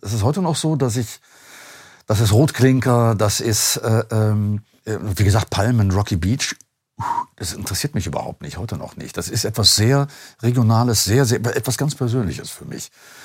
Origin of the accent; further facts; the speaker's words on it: Duisburg, North Rhine-Westphalia, Germany; Ich komme aus Duisburg